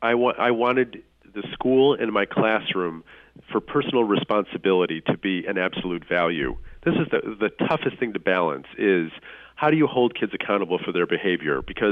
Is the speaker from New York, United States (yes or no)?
yes; Rochester, New York, United States; now in New York, United States; So this is my hometown now. I mean, my hometown is Rochester, but this is my adopted city.